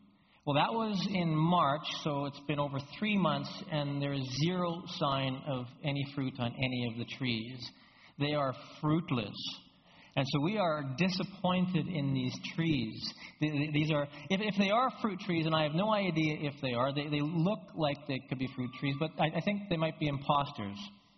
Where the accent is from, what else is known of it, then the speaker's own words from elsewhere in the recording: Alberta, Canada; because we're from Alberta. And, you know, fruit doesn't really grow well in Alberta.